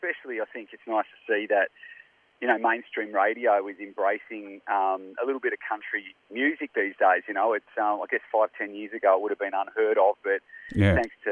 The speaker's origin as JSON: {"language": "English", "region": "Tasmania", "country": "Australia", "tie": "born or raised there", "said": "growing up in Tassie, growing up in a small place"}